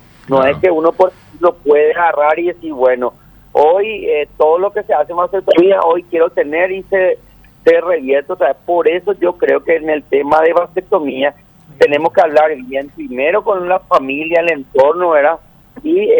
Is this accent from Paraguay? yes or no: yes; Paraguay; vamos a mejorar muchísimo como sociedad paraguaya, ¿verdad?